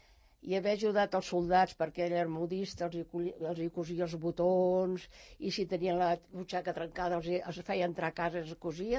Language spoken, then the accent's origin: Catalan; Lleida, Catalonia, Spain; Jo vaig néixer a Lleida, al carrer del Nord.